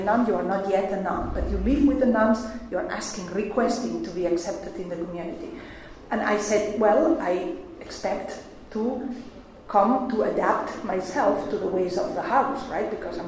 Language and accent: English; Barcelona, Catalonia, Spain; born there; English is a second language; also born or lived in United States; I came from the United States. I'm born in Barcelona, but I had gone there to do my training in medicine, in infectious diseases.